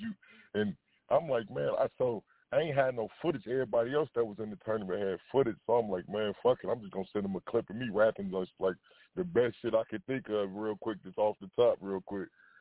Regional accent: Minnesota, United States; also born or lived in Chicago; I represent from Minnesota. I was born in Chicago, but I grew up in Minnesota.

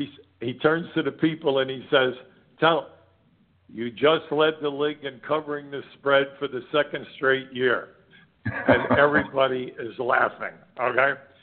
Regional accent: New Jersey, United States; also born or lived in New York; And growing up in New York, and I mean growing up in New Jersey and New York, they go hand in hand.

